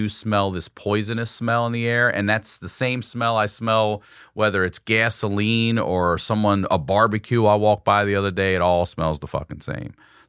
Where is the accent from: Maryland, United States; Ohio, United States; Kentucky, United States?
Maryland, United States; Baltimore; Yeah, Baltimore, bro.